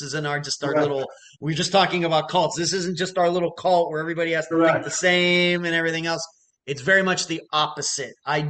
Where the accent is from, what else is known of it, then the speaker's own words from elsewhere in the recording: Pennsylvania, United States; just because we're both from Western Pennsylvania